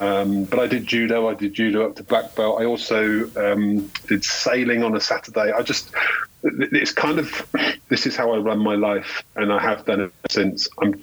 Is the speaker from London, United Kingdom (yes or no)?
no; Reading, South East England, United Kingdom; I was born in Reading, although I was actually born in a small part of Reading